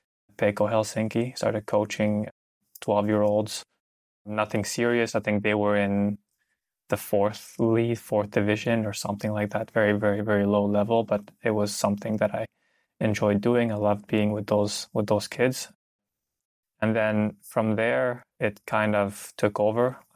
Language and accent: English; Vancouver, British Columbia, Canada; also born or lived in Germany; I'm from Vancouver, Canada, so I started coaching there a little bit.